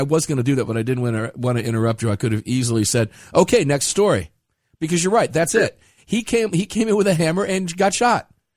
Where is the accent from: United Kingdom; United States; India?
United States; Cincinnati, Ohio; born there; Now, this happened in Cincinnati. I was born in Cincinnati. Got lots of family living up that way.